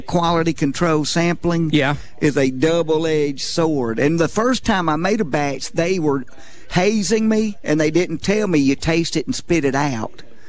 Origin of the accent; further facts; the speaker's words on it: Jackson, Mississippi, United States; now in Mobile, United States; I grew up in Jackson, Mississippi. We were laid back. We enjoyed nature. We enjoyed life.